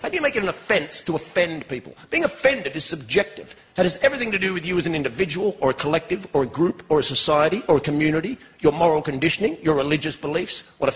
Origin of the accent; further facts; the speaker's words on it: Australia; now in England, United Kingdom; I'm from Australia, actually, although I have an English father, Australian mother.